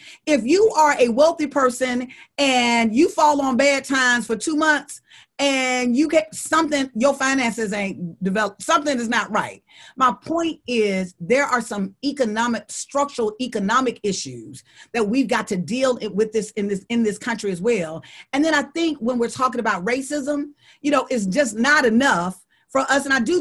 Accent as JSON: {"language": "English", "region": "Deep South", "country": "United States"}